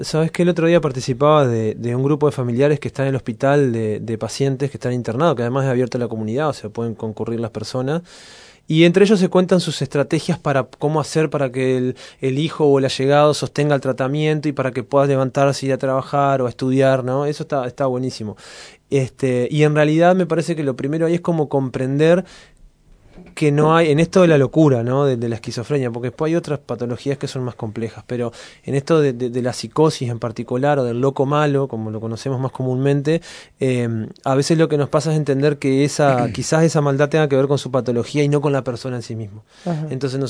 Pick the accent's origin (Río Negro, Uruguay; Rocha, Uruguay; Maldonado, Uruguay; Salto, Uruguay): Río Negro, Uruguay; Fray Bentos; yo soy de Fray Bentos, ¿no?